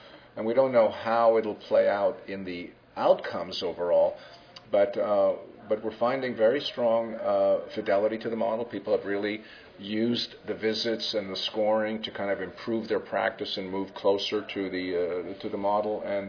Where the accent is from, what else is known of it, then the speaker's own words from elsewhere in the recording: Canada; I'm Canadian, but I work most of my life in the States.